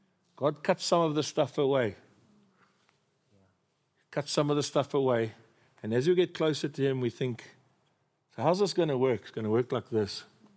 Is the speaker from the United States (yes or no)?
no; England, United Kingdom; I'm English, he's Afrikaans. I'm charismatic, he's conservative.